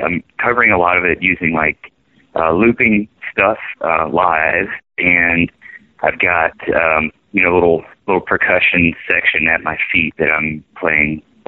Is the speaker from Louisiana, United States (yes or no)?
yes; Louisiana, United States; It's French. Both last names are French. We're both from Louisiana.